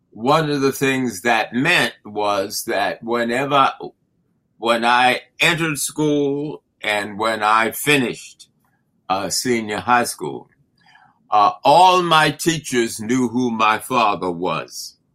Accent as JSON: {"language": "English", "town": "Baltimore", "region": "Maryland", "country": "United States", "tie": "born or raised there", "said": "I was born Black in Baltimore when Baltimore was part of, obviously, of Maryland, and Maryland was a segregated state."}